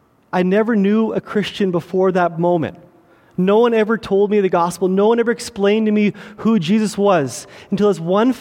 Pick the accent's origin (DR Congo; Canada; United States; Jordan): Canada; Kelowna, British Columbia; also born or lived in Quesnel; I grew up in Kelowna, and I was born and raised in Kelowna. In grade 8, my mom decided she met a guy who worked at a pulp mill in Quesnel, right?